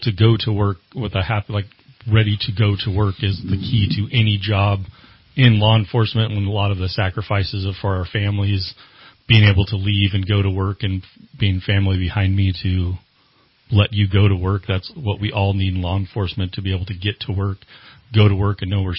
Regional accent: California, United States; Went to Parsons and eventually went to high school up in Burney High School. So I grew up in Shasta County, Shasta kid, and all over from Redding to Burney.

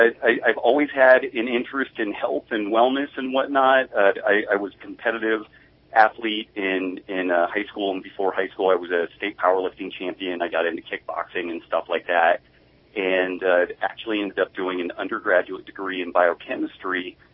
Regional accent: Redding, California, United States; Oh gosh, you know, I'm from Northern California. I grew up in Redding, California. Went to a great school at Lassen View Elementary.

